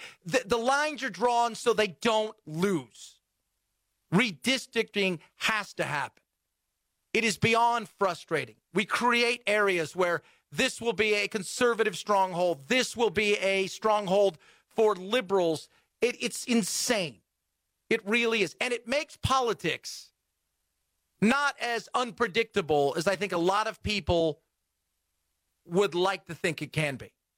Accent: California, United States; Growing up in California, I would never, ever matter as far as my vote goes.

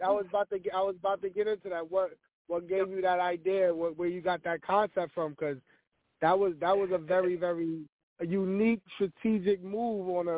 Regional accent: Bronx, New York, United States; now in South Florida, United States; But, you know, I live in South Florida now. I'm always a Bronx nigga from jump. That's never going to change.

